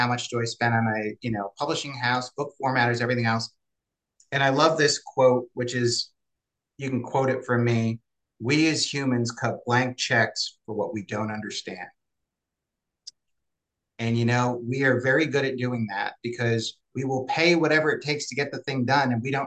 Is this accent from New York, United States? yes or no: yes; New York, United States; I was born in the Northeast. I was born in the Hudson Valley of New York, which is a very much a storytelling tale fable kind of like area